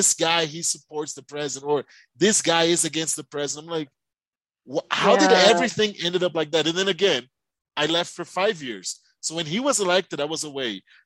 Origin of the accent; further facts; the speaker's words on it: Brazil; English is a second language; moved away; I'm from Brazil. I work at the school here as an English teacher.